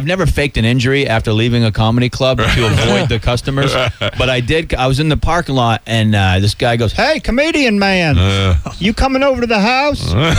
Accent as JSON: {"language": "English", "region": "New England", "country": "United States", "said": "I'm an Irish guy from New England."}